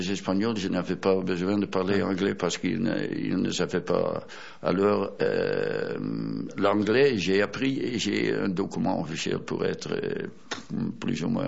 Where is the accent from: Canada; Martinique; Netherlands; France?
Netherlands; French is a second language; on s'est rencontrés encore une fois chez moi, aux Pays-Bas